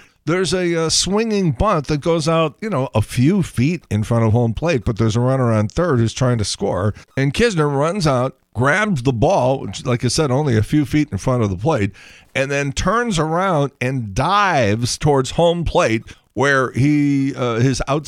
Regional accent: Chicago, Illinois, United States; I had the advantage of growing up in Chicago and having both the Cubs and the White Sox games on.

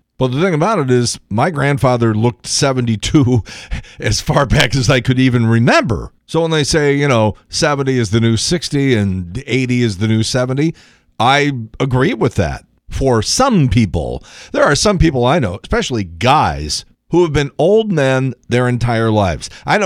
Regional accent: Chicago, Illinois, United States; I'm figuring, okay, well, I'm from Chicago. It's 5 hours away to St. Louis. It's the Midwest.

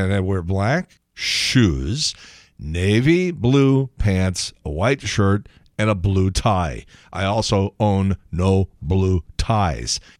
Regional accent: Chicago, Illinois, United States; My uncle played for the Chicago Cubs, and I was a kid growing up in Chicago.

